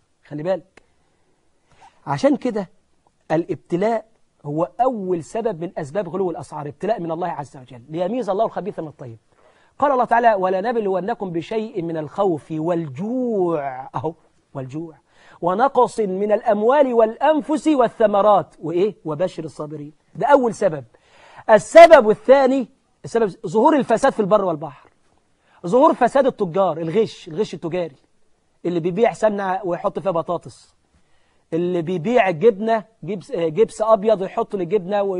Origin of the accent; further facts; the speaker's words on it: Egypt; وفينا صفة حلوة في مصر، يعني نحن بنشيل بعض بفضل الله سبحانه وتعالى، ودي صفة فينا كمصريين ببركة الإسلام وبركة الإيمان بالله سبحانه وتعالى